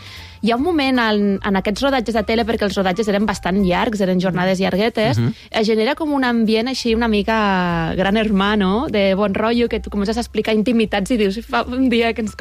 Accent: Lleida, Catalonia, Spain; accent: Lleida Catalan; poder parlar català i català de Lleida, més, que és que estic molt orgullosa del meu català. Se'm nota l'accent, no? No se'm ha enganxat molt a Barcelona, no?

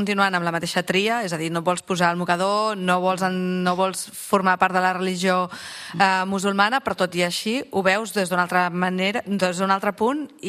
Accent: Catalonia, Spain; jo sóc de la Ribera d'Ebre

